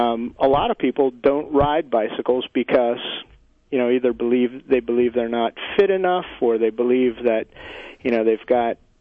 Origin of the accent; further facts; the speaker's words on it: Philadelphia, Pennsylvania, United States; moved away as an adult; I grew up in Philadelphia riding and racing bicycles, using a bike as my primary form of transportation, and started working in the bike shop in the early 70s.